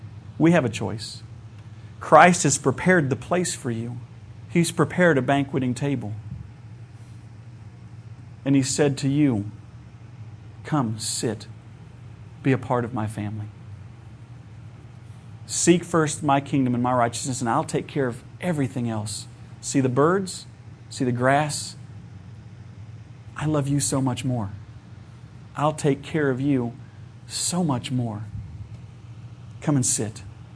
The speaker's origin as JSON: {"language": "English", "region": "Ohio", "country": "United States", "said": "I'm from Ohio, which is about a decade behind the rest of the country."}